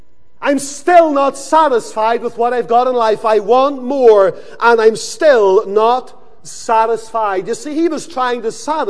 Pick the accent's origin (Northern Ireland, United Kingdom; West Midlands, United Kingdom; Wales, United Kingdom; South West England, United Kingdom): Northern Ireland, United Kingdom; Lisburn; Whenever I was a little boy growing up in Lisburn, my father was friendly with a certain individual